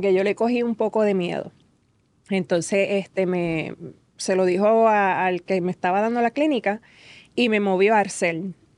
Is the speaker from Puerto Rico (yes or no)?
yes; Levittown, Toa Baja, Puerto Rico; Yo soy de Levittown, Toa Baja.